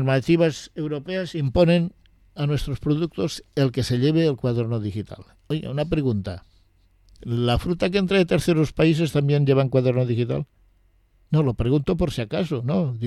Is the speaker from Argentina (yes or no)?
no; Spain; nos está diciendo que los culpables de lo que ocurre en Francia somos los españoles.